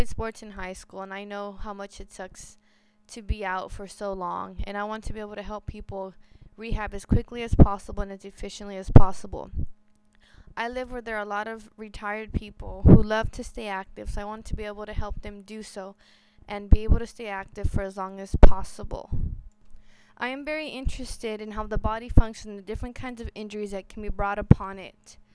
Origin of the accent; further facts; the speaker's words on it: Indio, California, United States; now in San Diego, United States; I am from Indio, California, which is here in SoCal, and it is about 30 miles east of the Palm Springs area.